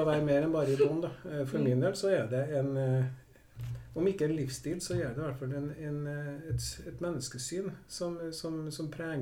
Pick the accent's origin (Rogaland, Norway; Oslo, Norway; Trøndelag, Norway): Trøndelag, Norway; Trondheim; Men jeg kommer jo fra Trondheim, som du sikkert hører